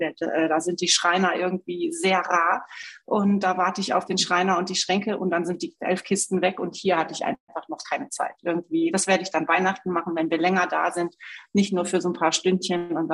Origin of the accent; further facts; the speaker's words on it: Cologne, North Rhine-Westphalia, Germany; now in Spain; dass wir wieder zurück nach Köln gehen, in meine Heimat. Wohnen jetzt aber nach 4 Jahren Köln, nur 4 Jahre Köln wieder, wohnen wir auf Mallorca und sind zurzeit in Österreich.